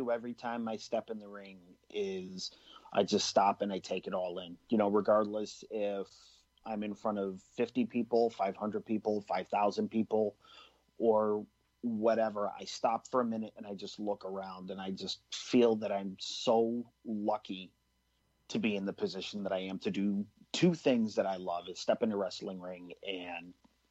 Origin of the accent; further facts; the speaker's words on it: Utica, New York, United States; also born or lived in Arizona; when I moved from Arizona here back to the capital, I'm originally from Utica. And I spent a year in Arizona after I got out of the military.